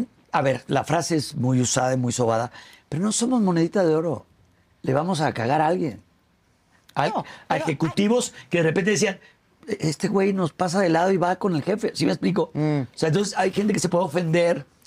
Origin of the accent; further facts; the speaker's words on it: Monterrey, Nuevo León, Mexico; Y yo soy regio.